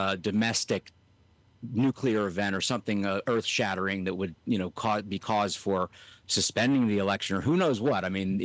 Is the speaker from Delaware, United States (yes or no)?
yes; Delaware, United States; And I'm from Delaware, so I had the displeasure of having him as my senator for decades.